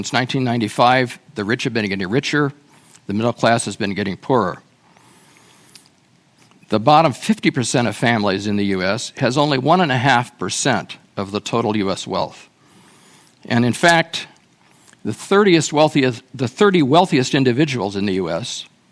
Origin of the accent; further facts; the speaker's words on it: Midwest, United States; As I said, I grew up in the Midwest. We were very conservative where I grew up. And I grew up around a lot of poor farmers, family farmers, who were just trying to make a living.